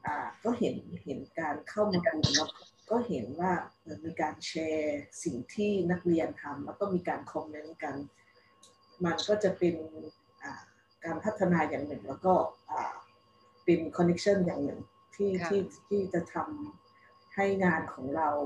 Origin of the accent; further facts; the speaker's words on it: Luang Prabang, Luang Prabang Province, Laos; เราทั้งสองคนมาจากหลวงพระบางมั้งหรือไม่รู้ว่าจากที่ไหนบ้าง